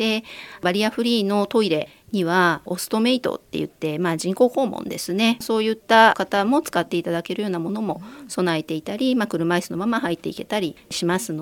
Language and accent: Japanese; Kyoto, Japan; born there; 私生まれは京都なんですけど、職場は都内でした。